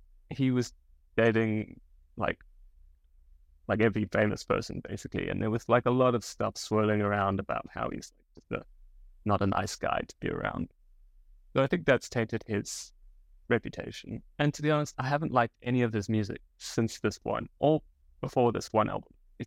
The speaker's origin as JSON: {"language": "English", "country": "South Africa", "also_born_or_lived": "Johannesburg", "said": "I come from South Africa, which is a country that is big. And I went to university in a town called Grahamstown. It's called Rhodes University. And I lived in Johannesburg"}